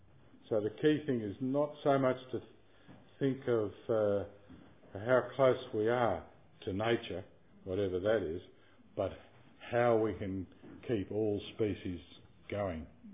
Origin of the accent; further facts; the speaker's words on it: Australia; When I said about being an Australian, one illustration of that is that virtually every summer some of our people die from fires on the edge of capital cities.